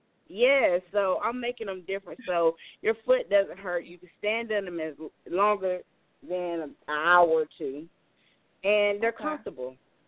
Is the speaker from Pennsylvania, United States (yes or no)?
no; North Carolina, United States; Yeah, I mean, I'm from North Carolina, so I'm just going to go there and go ahead and stay the whole weekend.